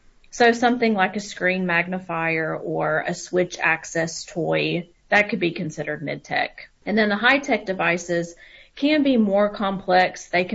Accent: North Carolina, United States; I am originally from North Carolina, although I have traveled throughout the U.S. as a traveling therapist, and I made my way back to North Carolina, this beautiful state.

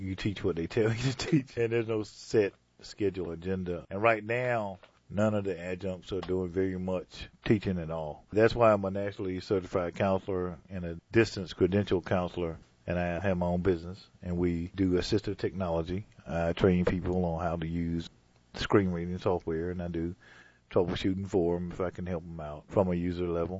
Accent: North Carolina, United States; Well, I'm born and bred in North Carolina.

